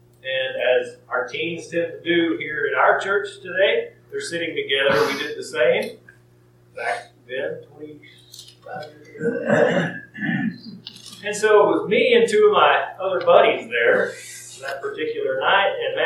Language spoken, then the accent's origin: English; Stratford, Texas, United States; at my hometown church where I grew up at Stratford, Texas